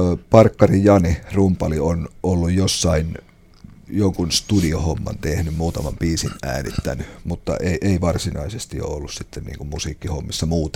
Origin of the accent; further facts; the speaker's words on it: Ostrobothnia, Finland; accent: Ostrobothnian dialect; Että puhuin leveää Pohjanmaan murretta.